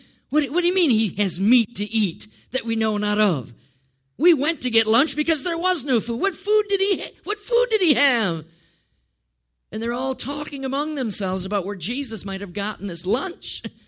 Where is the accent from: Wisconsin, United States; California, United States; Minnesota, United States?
Wisconsin, United States; I grew up in Wisconsin.